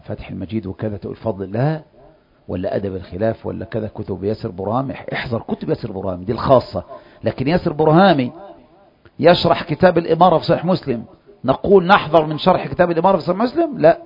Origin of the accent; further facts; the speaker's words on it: Egypt; يعني لو قام الحزبون عندنا في مصر مشروع